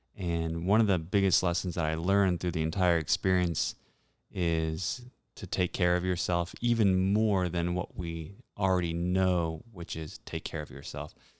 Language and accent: English; Rockville, Maryland, United States; also born or lived in Silver Spring; Yeah, so I'm a DMV kid, and I was born in Silver Spring, grew up in Rockville. My dad's from D.C., grandparents, great-grandparents lived in D.C. as well. So this is certainly home.